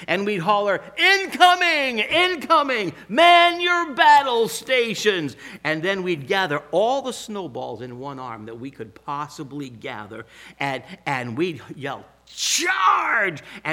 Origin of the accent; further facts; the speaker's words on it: Bellingham, Washington, United States; growing up in Bellingham, lived in the middle of the woods. We had no neighbors for a mile in any direction